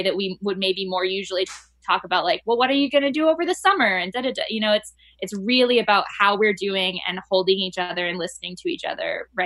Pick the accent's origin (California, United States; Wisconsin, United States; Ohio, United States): California, United States; now in New York, United States; I am from California and live in New York and went to school in Oregon.